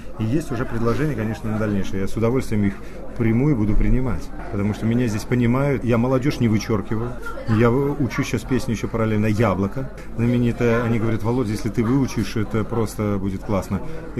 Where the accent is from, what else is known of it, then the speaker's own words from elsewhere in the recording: Belarus; born there; also born or lived in Russia / Italy; Родился в Беларуси, получал первое образование музыкальное там, далее в России, высшее образование получал в Нижегородской консерватории, потом жил в Санкт-Петербурге